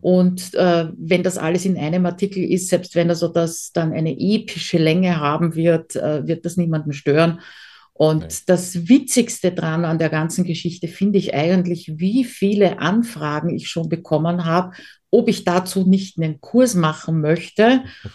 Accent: Austria; Ich komme ja eben aus Österreich und dementsprechend habe ich mir damals auch die österreichische Domain genommen.

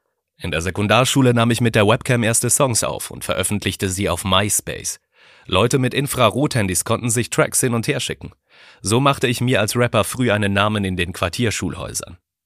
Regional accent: Zurich, Switzerland; Ich bin im Triemli geboren, im Zürcher Stadtspital, und lebte mit meiner Familie die ersten 25 Jahre meines Lebens beim Lochergut im Kreis 4 an der Kochstraße. Nur einmal sind wir in dieser Zeit umgezogen. Von der Kochstraße an die Kochstraße, 5 Hausnummern weiter.

